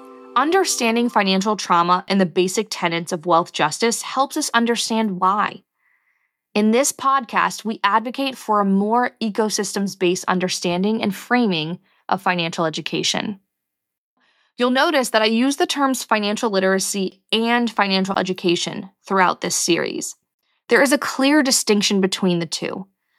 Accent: Prince George's County, Maryland, United States; Growing up in Prince George's County, Maryland, one of the only counties where Black families out-earned and had more wealth than white families

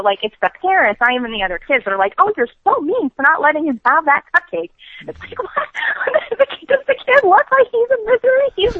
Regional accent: New York, United States; I'm from New York, and I have a lot of friends who keep very strict kosher

